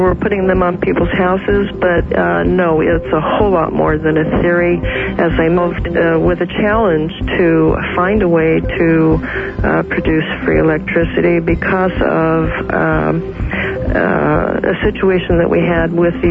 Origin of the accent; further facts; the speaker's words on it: New York, United States; What you mean, because I grew up in New York myself, and so I'm familiar with that.